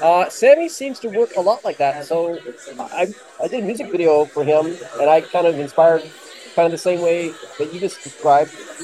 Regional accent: London, Ontario, Canada; born there; I was born across the lake in London, Ontario

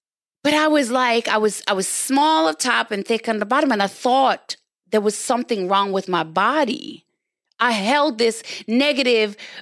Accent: Jamaica; growing up in Jamaica, I grew up with my grandfather and my aunt, you know, and my mom lived in the States

